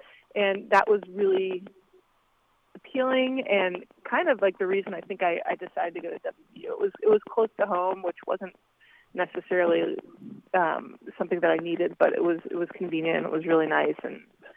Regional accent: Pittsburgh, Pennsylvania, United States; Yeah, and for me, I grew up in Pittsburgh

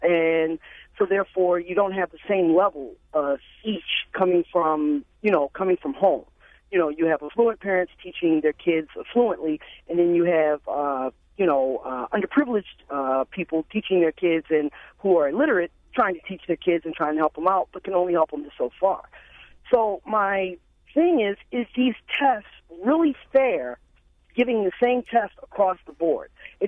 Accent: Baltimore, Maryland, United States; I live in Baltimore. I grew up in Baltimore and went to Baltimore City Public Schools.

